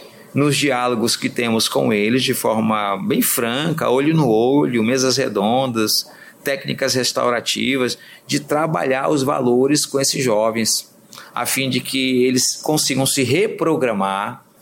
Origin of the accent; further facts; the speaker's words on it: Rio de Janeiro, Brazil; moved away; carioca, né, já que cheguei aqui há 22 anos, vindo do Rio de Janeiro.